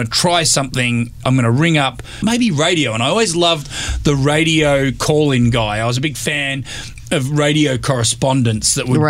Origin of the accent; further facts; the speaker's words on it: Melbourne, Victoria, Australia; even though I'm from Melbourne, I'm from the south.